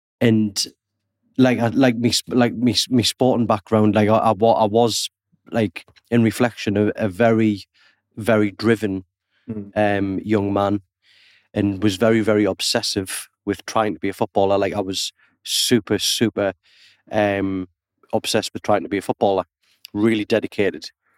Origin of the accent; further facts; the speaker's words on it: Consett, North East England, United Kingdom; But yeah, no, from Consett, County Durham. Had a fantastic upbringing. I grew up with my grandma and my mum brought me up.